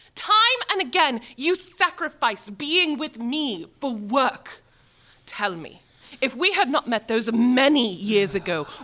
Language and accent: English; Pittsburgh, Pennsylvania, United States; I'm from the Pittsburgh area. I went to University of the Arts in Philadelphia and majored in acting. Now I'm back here.